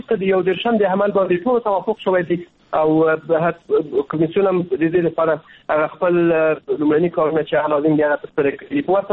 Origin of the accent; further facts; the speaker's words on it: Afghanistan; نو باد له سلام څخه دا خبره کوم چې دغه موږ افغانان یو مسله لرو